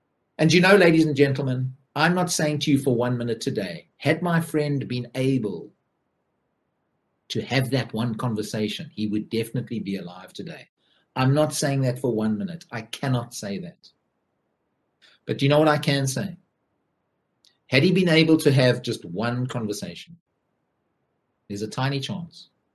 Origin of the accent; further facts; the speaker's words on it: South Africa; now in Surrey, United Kingdom; I'm a South African living down in Surrey in the UK.